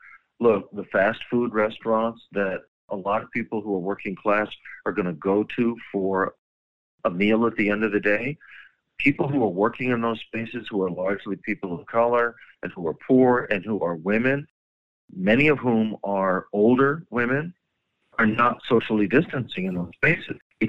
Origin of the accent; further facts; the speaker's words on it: San Francisco, California, United States; I have not been into my hometown of San Francisco yet to observe things.